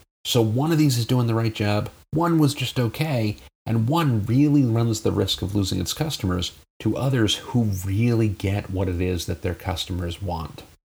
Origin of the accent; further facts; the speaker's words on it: United States; I'm in an international city. I am an American, clearly.